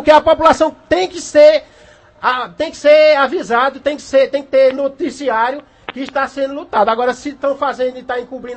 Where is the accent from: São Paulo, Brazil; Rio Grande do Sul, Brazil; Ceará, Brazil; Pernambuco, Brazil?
Pernambuco, Brazil; Carnaíba; nós somos de Carnaíba.